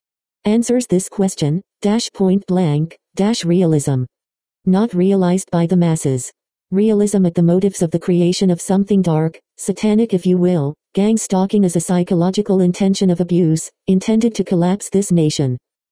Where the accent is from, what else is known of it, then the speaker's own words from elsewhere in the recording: San Bernardino, California, United States; This occurred when I first came back to San Bernardino, my hometown